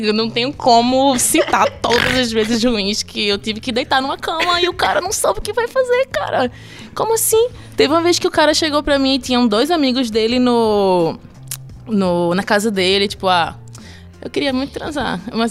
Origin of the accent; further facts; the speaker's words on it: Recife, Pernambuco, Brazil; now in São Paulo, Brazil; eu sou de Recife, vim diretamente de lá pra fumar um pouco de maconha aqui em São Paulo